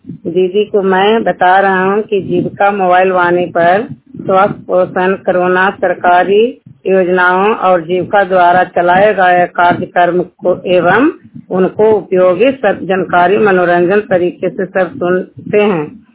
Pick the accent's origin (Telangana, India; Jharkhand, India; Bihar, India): Bihar, India; Kawa; घर बड़ी होसी, ग्राम पंचायत कावा, जिला नालंदा, प्रखंड हिलसा की निवासी हूँ।